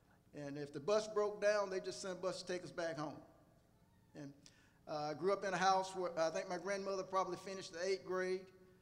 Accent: Mount Olive, Mississippi, United States; Because I grew up in Mount Olive, Mississippi, and the closest family to me was probably a mile away

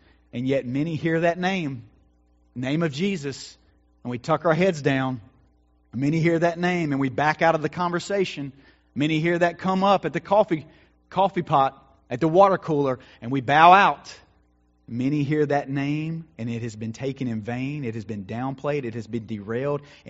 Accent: the South, United States; And when we label men as good, you know, good old boys, right? We're from the South.

